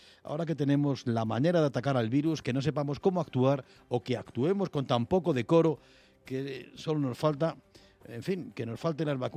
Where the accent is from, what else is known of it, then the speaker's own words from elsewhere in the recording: Spain; Ese es España. Esos somos los españoles.